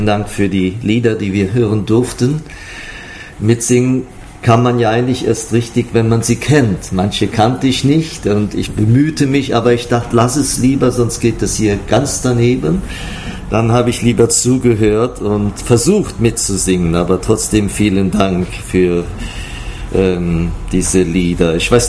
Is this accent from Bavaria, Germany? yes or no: no; Metzingen, Baden-Württemberg, Germany; wo ich herkomme von Metzingen